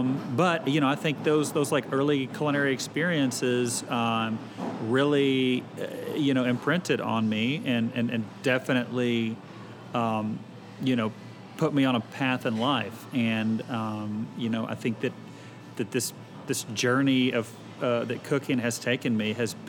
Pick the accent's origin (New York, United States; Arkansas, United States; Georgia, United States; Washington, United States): Arkansas, United States; Little Rock; I grew up in Southwest Little Rock, and I had two working parents.